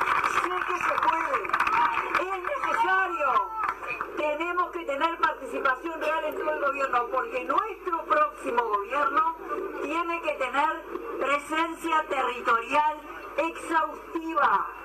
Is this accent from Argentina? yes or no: no; Uruguay; Somos todos uruguayos y uruguayos.